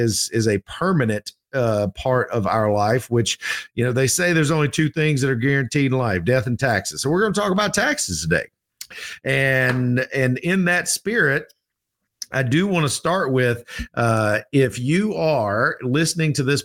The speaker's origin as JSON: {"language": "English", "region": "Georgia", "country": "United States", "said": "Like I'm from Georgia. We are not equipped to handle such things."}